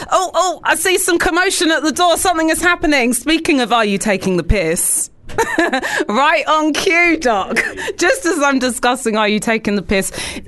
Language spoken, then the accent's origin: English; United Kingdom; But we end the show with like just venting, as English people do, about all the things in the world that we think are just total liberties